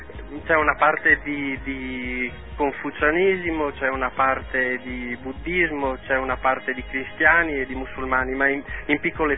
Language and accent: Italian; Rovigo, Veneto, Italy; Siamo di Rovigo